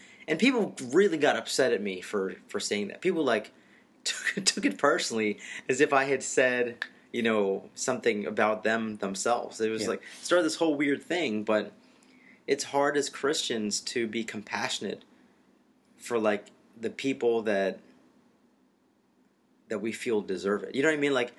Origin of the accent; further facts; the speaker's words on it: United States; And I think as a man, as an American man, as someone that feels like there's some warriorship inside of me, I completely resonate with that.